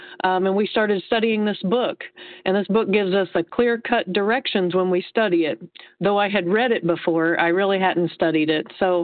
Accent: Indiana, United States; I'm from Indiana.

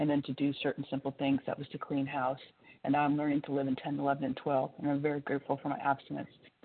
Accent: Tacoma, Washington, United States; I'm from Tacoma, Washington.

